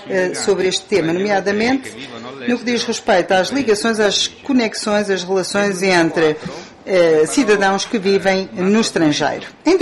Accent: Italy; Portuguese is a second language; Enquanto italiano, eu sei que a comunidade da diáspora representa uma ponte cultural, económica e política entre os vários países de origem e de acolhimento.

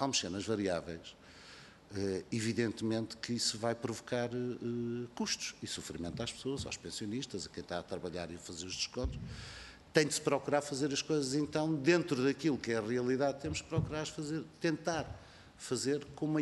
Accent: North, Portugal; now in Algarve, Portugal; eu não sendo eleito lá por cima e sendo morando no Algarve há muitos anos, também sou do Norte.

